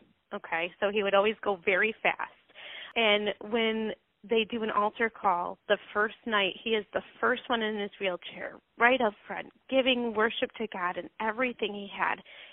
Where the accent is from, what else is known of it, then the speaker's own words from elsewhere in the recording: Michigan, United States; And in Florida, it's 96 degrees at the end of May. I'm from Michigan. It's hot.